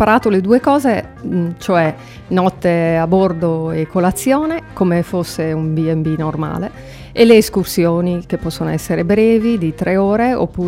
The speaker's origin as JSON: {"language": "Italian", "region": "Lombardy", "country": "Italy", "lives_now": "Cagliari, Italy", "said": "Dalla provincia di Brescia."}